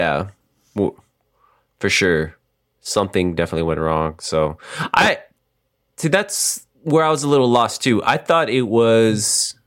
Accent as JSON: {"language": "English", "region": "Texas", "country": "United States", "said": "It's something we're from Texas and we live close to Mexico."}